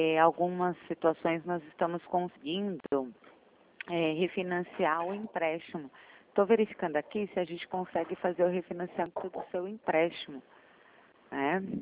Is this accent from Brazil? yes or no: yes; Sorocaba, São Paulo, Brazil; eu sou de Sorocaba.